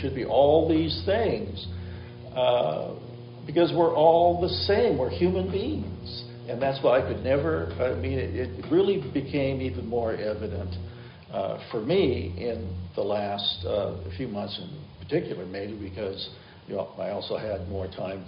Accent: Grand Forks, North Dakota, United States; I grew up in Grand Forks, North Dakota. We didn't have any really minorities in town. It was a small town, and so I lived a different kind of world.

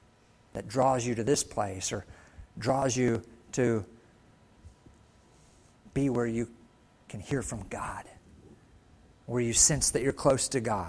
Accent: Harrison, Michigan, United States; Up north in Harrison, I grew up in Harrison, but 20 minutes away was Gladwin, Michigan.

